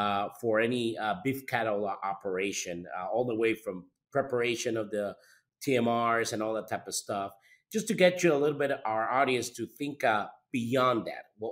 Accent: Costa Rica; I'm originally from Costa Rica, and my family, actually, we have a cow-calf operation

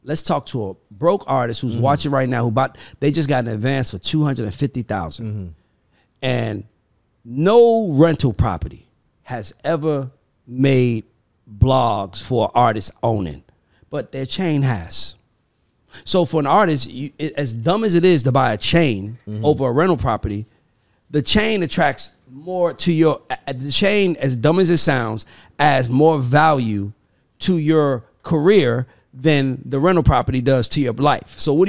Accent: Atlanta, Georgia, United States; also born or lived in Bronx, United States; I was born in the Bronx, but I'm from Atlanta.

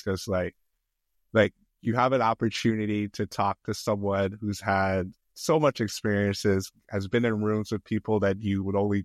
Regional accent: United States; from my background of being Nigerian, but raised in America

